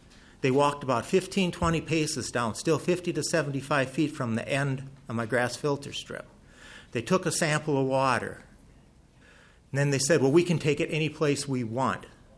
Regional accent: Altura, Minnesota, United States; I'm from Altura, Minnesota.

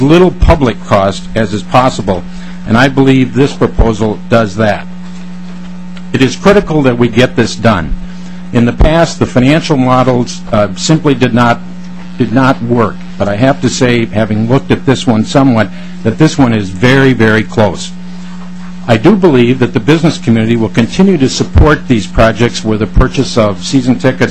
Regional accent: Byron, Minnesota, United States; I grew up in Byron, Minnesota

